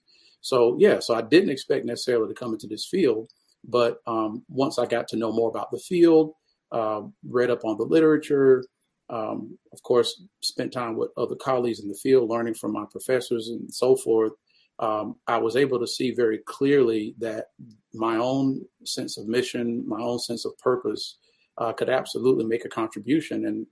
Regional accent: North Carolina, United States; I was actually preparing to become a school administrator in my home state of North Carolina.

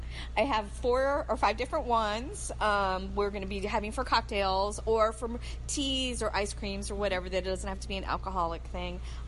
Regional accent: Cleveland, Ohio, United States; My mom and dad are from Southern California, and I grew up in Cleveland, and we couldn't get tortillas, and so we used to make our own tortillas.

